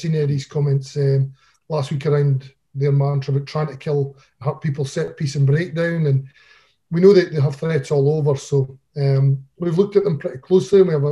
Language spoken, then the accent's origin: English; Scotland, United Kingdom; Look, we as Scottish coaches, we see the detail of our players week in, week out.